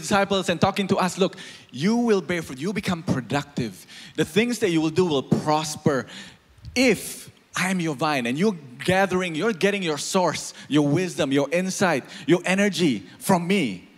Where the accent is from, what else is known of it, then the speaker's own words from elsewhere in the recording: Malaysia; before I am Malaysian, before I am a pastor